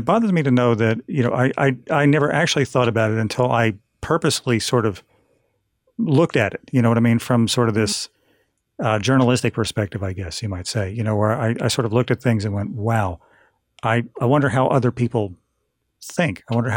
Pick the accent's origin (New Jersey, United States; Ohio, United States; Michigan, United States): New Jersey, United States; when I was 14 or 15, growing up in New Jersey, where things were fairly, you know, segregated and racist by their own volition.